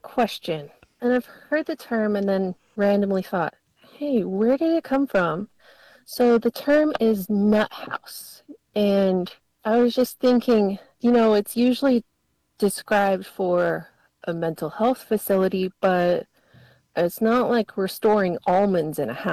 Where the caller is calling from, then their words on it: Madison, Alabama, United States; I'm calling from Madison, Alabama.